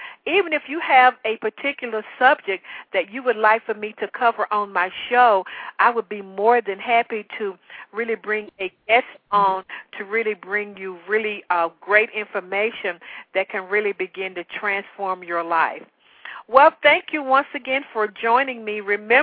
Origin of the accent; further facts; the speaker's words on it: the South, United States; accent: Southern; you will have an opportunity to experience my wonderful Southern accent in person.